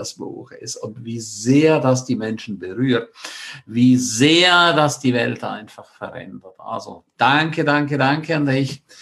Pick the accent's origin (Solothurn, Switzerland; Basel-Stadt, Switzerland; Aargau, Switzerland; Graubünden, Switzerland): Graubünden, Switzerland; St. Moritz; Ich freue mich riesig, dich Ende Monat in St. Moritz zu sehen. In meiner Heimat.